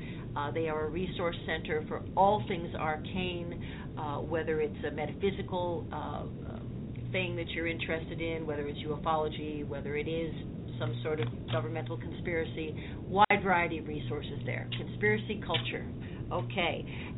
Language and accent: English; New York City, New York, United States; So we are in the, or as I would have said in my hometown, New York City, we're in the dog days.